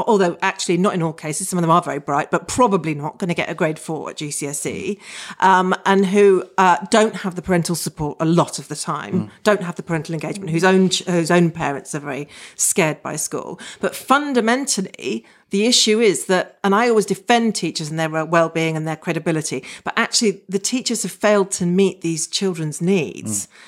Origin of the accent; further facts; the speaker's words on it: South East England, United Kingdom; I was brought up in Buckinghamshire.